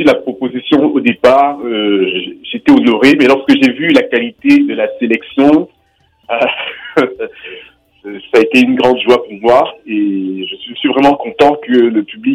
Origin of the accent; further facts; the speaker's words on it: Cameroon; Je suis un Camerounais, j'ai toujours été passionné par la musique, le dessin et le cinéma d'animation.